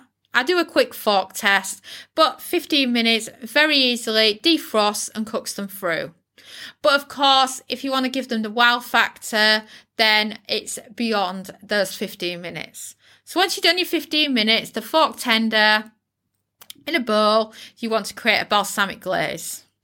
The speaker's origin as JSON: {"language": "English", "region": "Yorkshire and the Humber", "country": "United Kingdom", "said": "Because as a British person at Thanksgiving, I'm very grateful for things. And, you know, I grew up with American family. Both my aunts, both British, both from Yorkshire, like myself, they both married American military."}